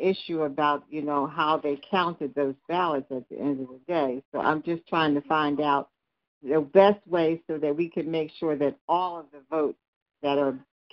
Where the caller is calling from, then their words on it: Philadelphia, Pennsylvania, United States; I'm calling from West Philadelphia.